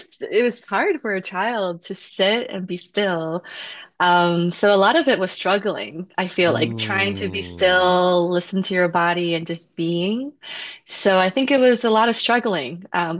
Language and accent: English; China; Yes, I was born in China, and I grew up with my grandfather